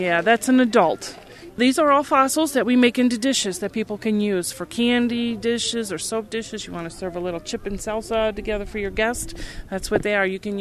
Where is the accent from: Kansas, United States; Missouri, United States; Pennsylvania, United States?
Pennsylvania, United States; Harrisburg; I'm from Harrisburg, Pennsylvania.